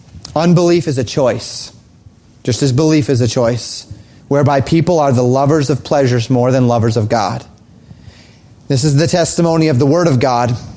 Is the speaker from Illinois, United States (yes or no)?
no; Colorado, United States; I grew up in Colorado, right? So I always knew which way west was. You just look for the mountains.